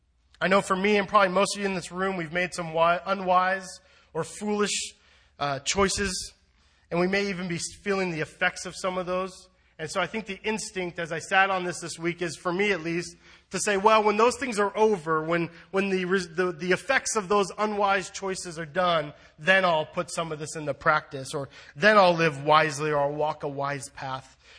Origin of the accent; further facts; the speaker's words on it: California, United States; I'm from SoCal, so kind of the salt air just kind of shakes my brain loose.